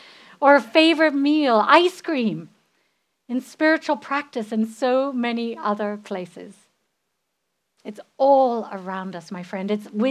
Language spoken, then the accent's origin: English; England, United Kingdom; Growing up in England, where the mood and the weather is often dark and depressing, right?